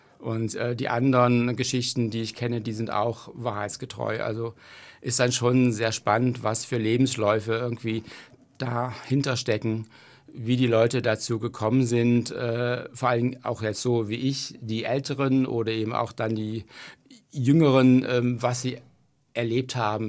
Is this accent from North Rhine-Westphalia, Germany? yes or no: yes; Krefeld, North Rhine-Westphalia, Germany; born there; geboren in Krefeld.